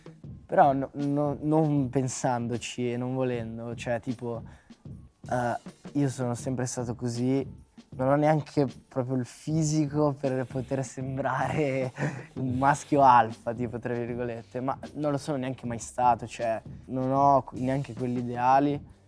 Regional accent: Veneto, Italy; Poi nel mio paese si definisce così, cioè... In Veneto, no, tipo, anche c'è, cioè, come dire, sei, no, uno sfigato

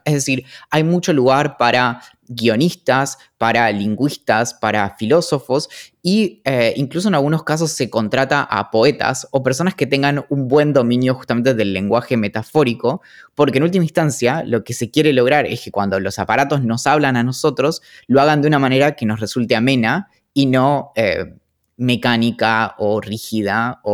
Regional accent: Argentina; accent: Argentine; con mi acento argentino de inglés.

